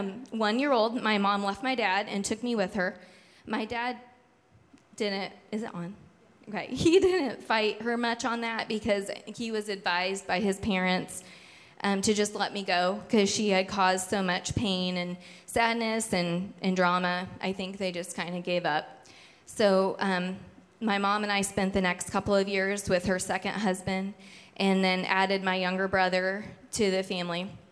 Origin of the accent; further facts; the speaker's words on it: Wolcott, Indiana, United States; also born or lived in Rensselaer; So, I was born on April 28th, 1982, in Rensselaer, Indiana, which is a small town in northwest Indiana. It's about halfway between here and Chicago. I was raised in a tiny neighboring town of Wolcott and Remington.